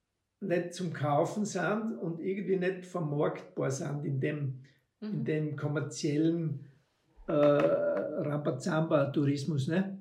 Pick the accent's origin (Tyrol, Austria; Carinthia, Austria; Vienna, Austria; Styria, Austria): Styria, Austria; die Steiermark, also ich bin ja da geboren, in dem Haus da. Also die Steiermark ist einmal wirklich meine Heimat.